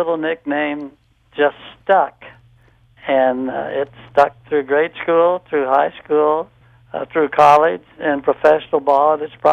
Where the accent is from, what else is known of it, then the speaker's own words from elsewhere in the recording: Indianapolis, Indiana, United States; I grew up on the West Side of Indianapolis. I lived at 1140 West New York Street.